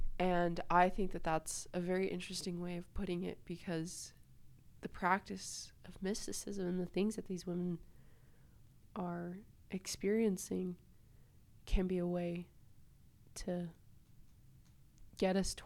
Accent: Seattle, Washington, United States; she lives in Seattle, I grew up in Seattle, so we got to bond over that.

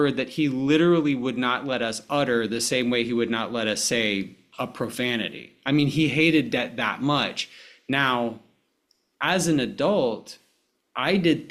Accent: Alabama, United States; Yeah, so when I grew up in Alabama, and so growing up in Alabama, when I was born, my parents were both in their early 20s.

